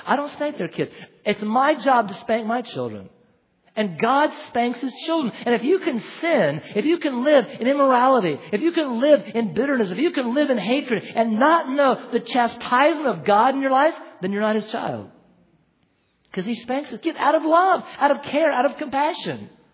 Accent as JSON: {"language": "English", "region": "Oregon", "country": "United States", "lives_now": "Knoxville, United States", "said": "Anyway, I'm from Oregon, remember?"}